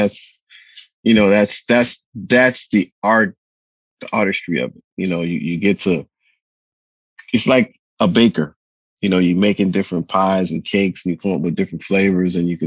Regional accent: Queens, New York, United States; also born or lived in Bronx; I'm originally from New York, from Queens, stayed in the Bronx for a while, moved back to Queens, family in North Carolina.

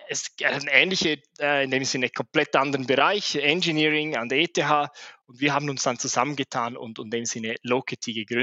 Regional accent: Chur, Graubünden, Switzerland; der erste Schritt war schon mal aus Chur, meiner Heimatstadt, rauszugehen.

